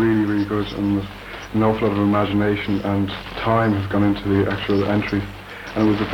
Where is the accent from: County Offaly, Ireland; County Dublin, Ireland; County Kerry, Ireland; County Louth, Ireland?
County Louth, Ireland; Drogheda; Marion Park, 28 Marion Park, and Drogheda.